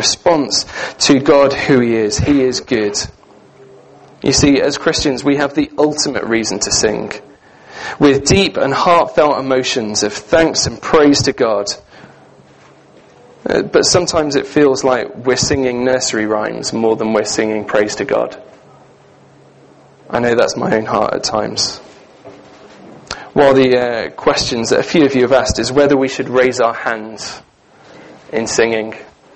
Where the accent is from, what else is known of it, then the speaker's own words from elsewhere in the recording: United Kingdom; You see, we fear that kind of emotional engagement with things because we're British.